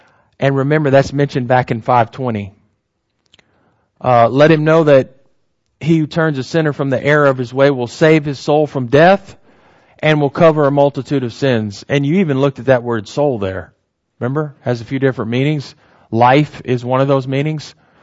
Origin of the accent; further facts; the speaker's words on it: United States; Because I know we're American and we speak English